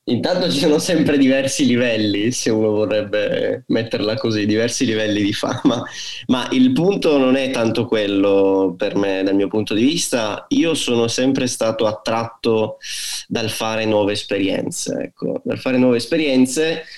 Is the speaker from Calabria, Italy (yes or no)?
no; Gorizia, Friuli-Venezia Giulia, Italy; now in Berlin, Germany; io in questo momento vivo a Berlino, ma ogni volta che torno a Gorizia, la mia città natale, sono sempre felice